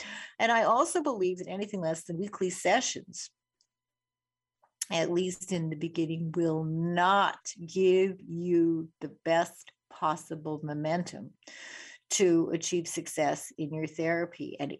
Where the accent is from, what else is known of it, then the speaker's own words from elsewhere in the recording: Winnipeg, Manitoba, Canada; growing up in Winnipeg.